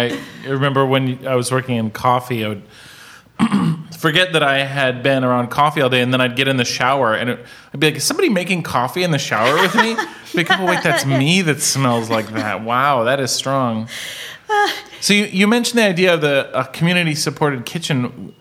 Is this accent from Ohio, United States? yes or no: yes; Cleveland, Ohio, United States; Okay. That's cool. I'm from Cleveland, so yeah.